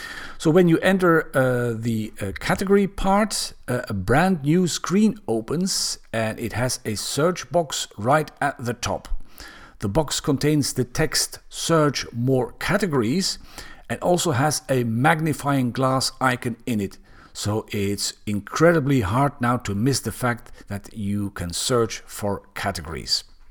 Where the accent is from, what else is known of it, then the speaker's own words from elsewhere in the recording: Belgium; like my home country Belgium.